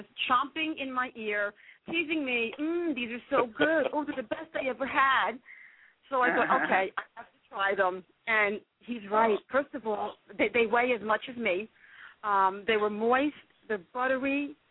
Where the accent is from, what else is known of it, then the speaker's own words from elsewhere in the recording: New Jersey, United States; Liz, I have to tell you, I'm the one from New Jersey who received your pies.